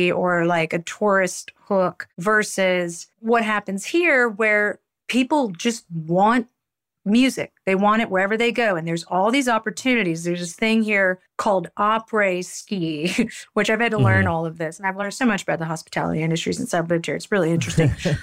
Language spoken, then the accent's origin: English; New Orleans, Louisiana, United States; And growing up in New Orleans, what you do have is you have all these musical families that have lived there for generations.